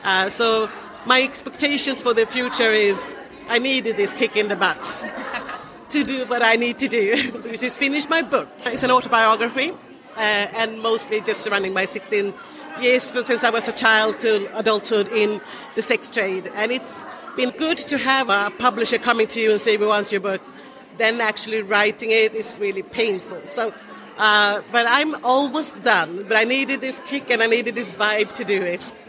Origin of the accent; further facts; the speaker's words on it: Sweden; I'm from Sweden